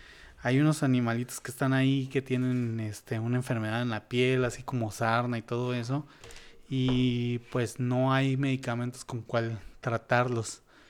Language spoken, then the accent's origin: Spanish; Tijuana, Baja California, Mexico; also born or lived in Mexico City; de mi tierra, de Tijuanita, aunque digan que soy chilango. Sí, soy chilango, pero viví toda mi vida en Tijuana